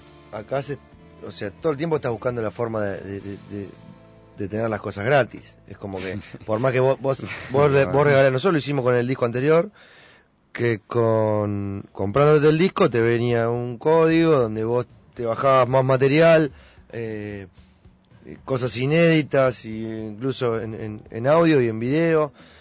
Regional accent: Uruguay; saben perfectamente que somos una banda uruguaya

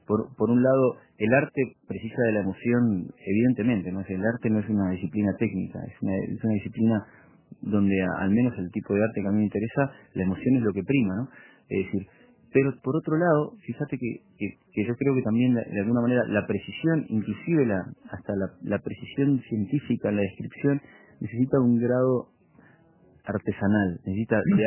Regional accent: San Lorenzo de El Escorial, Community of Madrid, Spain; que por cierto el tren que va para mi pueblo, que es San Lorenzo del Escorial, para en el Andén 2

